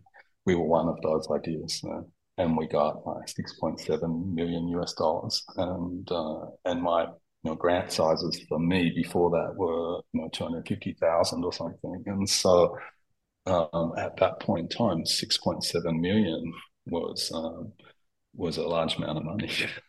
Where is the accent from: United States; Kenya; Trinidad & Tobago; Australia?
Australia; I'm Australian scientist, trained in Australia